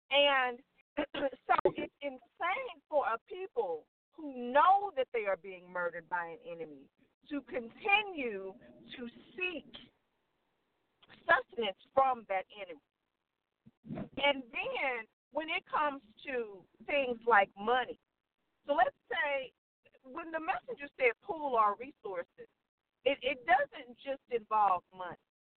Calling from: St. Louis, Missouri, United States; from St. Louis, Missouri.

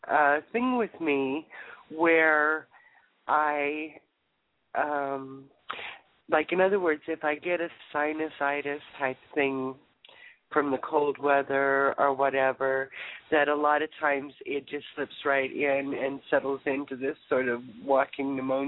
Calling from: California, United States; And I'm in Southern California.

